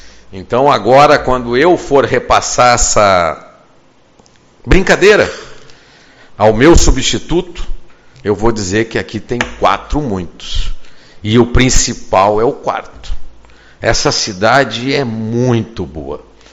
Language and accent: Portuguese; São Luís Gonzaga, Rio Grande do Sul, Brazil; Eu que sou gaúcho, de São Luís Gonzaga, missioneiro, passei a amar essa cidade.